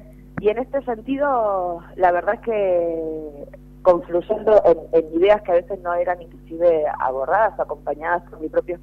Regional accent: Santa Fe, Argentina; como bien santafesinos que somos, a toda la provincia

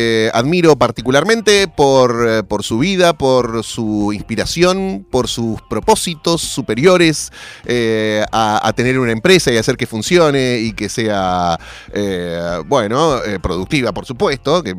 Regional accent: Argentina; ¿viste cómo somos los argentinos?

